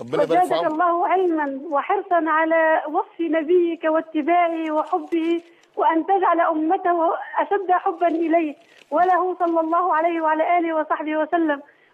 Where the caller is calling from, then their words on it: Tunisia; أنا أقول لك من تونس